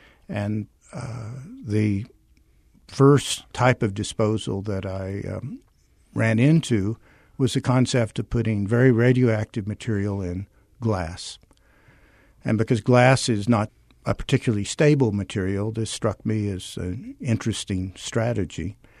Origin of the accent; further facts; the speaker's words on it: Abilene, Texas, United States; I'm a Texan. I grew up in West Texas, and it was close, and the scholarship was generous, so...